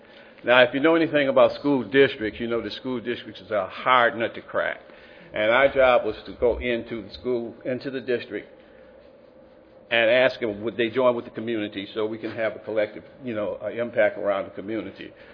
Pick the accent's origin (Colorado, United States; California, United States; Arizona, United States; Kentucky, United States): California, United States; Marin City; We are from Marin City. Marin City is a small village up in Marin County.